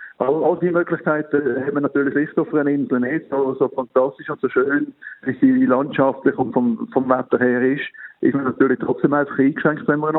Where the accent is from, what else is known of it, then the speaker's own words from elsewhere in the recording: Switzerland; als Schweizer